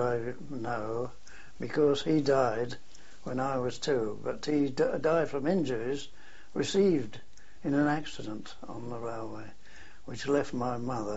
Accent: Lambeth, London, United Kingdom; born there; I was born in Lambeth, London, in the 9th of March, 1897.

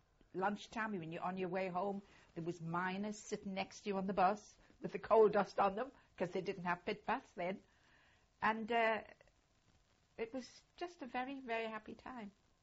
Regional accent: Blyth, North East England, United Kingdom; born there; I was born in Blyth, Northumberland, on the 12th of March, 1924.

